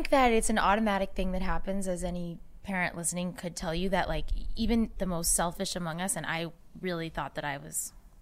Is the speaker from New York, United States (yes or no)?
no; Boston, Massachusetts, United States; now in Los Angeles, United States; I'm from Boston originally, so it's kind of shocking that like this turn of events happened.